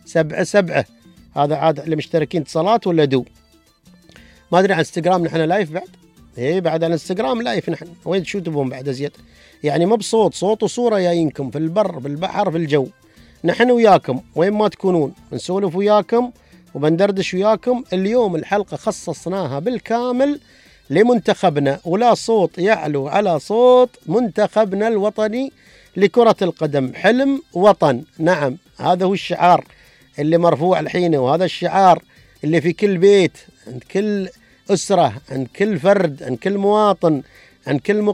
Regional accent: Dubai, United Arab Emirates; أني أنا مواطن من هذه الدولة. وين ما أسير، وين ما أسير في الكرة الأرضية أعرف بعمري وأقول أنا من دولة الإمارات العربية المتحدة، أنا من دبي.

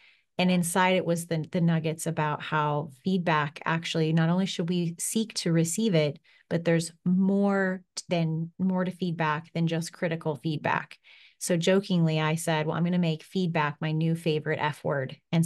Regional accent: Kansas, United States; also born or lived in Japan / Korea / England; now in Phoenix, United States; Now, I'm originally from Kansas and met my husband, who's from Jersey. And that was through the military lifestyle. And we lived in Japan and Korea and Vegas and Texas. We lived in England, and then we got stationed here in Phoenix

